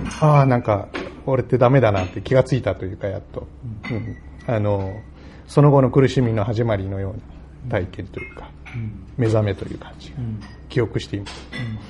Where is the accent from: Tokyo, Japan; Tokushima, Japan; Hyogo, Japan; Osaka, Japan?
Hyogo, Japan; Kobe; 私も出身が神戸ですし、当時京都の方の大学におりましたので